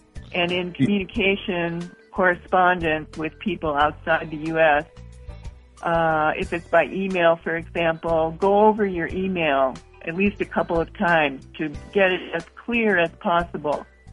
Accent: Midwest, United States; moved away as an adult; also born or lived in Canada / Japan; I'm an American by birth and growing up in the Midwest, but after that, for about 30 years, I lived outside the U.S.

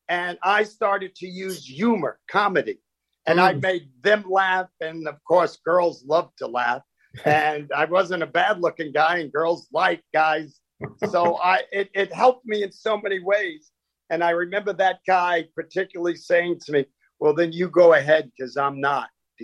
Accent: Queens, New York, United States; Well, I grew up in the Queens, New York, a suburb of New York City. And we were poor. We were poor kids.

